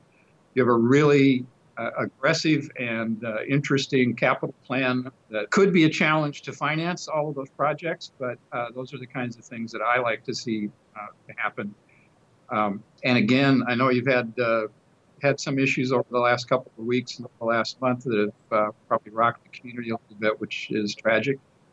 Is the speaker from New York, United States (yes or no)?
no; Seattle, Washington, United States; I grew up in Seattle. I'm used to rain, so it wouldn't be a huge problem.